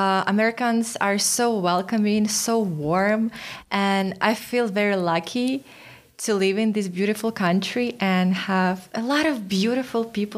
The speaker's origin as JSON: {"language": "English", "country": "Ukraine", "said": "I am originally from Ukraine. Ukraine is a beautiful country in the center of the Europe."}